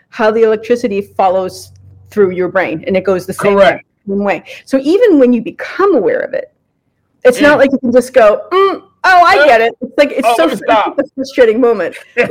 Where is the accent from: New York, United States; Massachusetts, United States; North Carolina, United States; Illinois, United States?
Massachusetts, United States; Boston; I'm from Boston. We swear a lot.